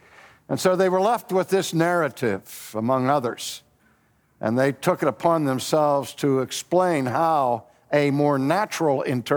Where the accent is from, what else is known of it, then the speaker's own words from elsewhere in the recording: Pittsburgh, Pennsylvania, United States; When I was growing up in Pittsburgh, our minister taught us in high school